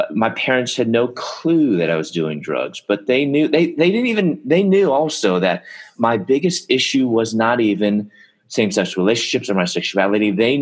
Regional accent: Chicago, Illinois, United States; also born or lived in Louisville, Kentucky; we're from Chicago. I was living in Louisville, Kentucky. I was in dental school, get my doctorate.

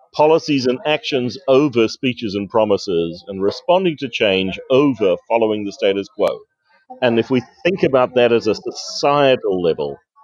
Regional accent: New Zealand; Now, I'm a New Zealander.

